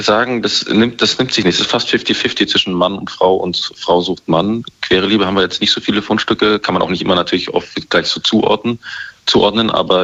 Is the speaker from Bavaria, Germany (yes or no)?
yes; Munich, Bavaria, Germany; now in Berlin, Germany; ich komme ja selber gar nicht aus Berlin, ich bin aus München damals zugezogen